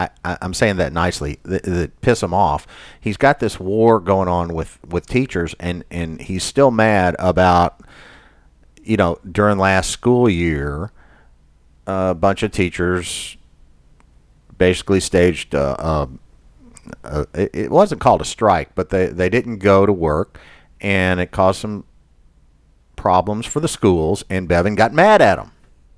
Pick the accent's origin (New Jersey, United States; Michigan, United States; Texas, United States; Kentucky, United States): Kentucky, United States; Louisville; in the life of Louisville, KY, my hometown.